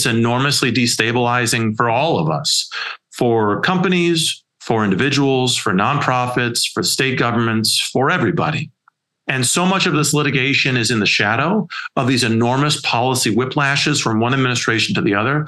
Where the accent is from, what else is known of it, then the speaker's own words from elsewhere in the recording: Iowa, United States; The idea of California regulating those fine, you know, salt of the earth farmers in my home state of Iowa.